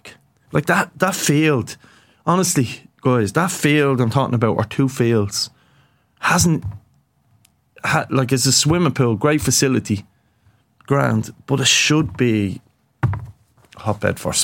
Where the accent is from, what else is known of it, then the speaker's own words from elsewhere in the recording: Killinarden, Leinster, Ireland; I grew up in Killinarden. I've said this before. Late 80s, early 90s, and heroin ripped through.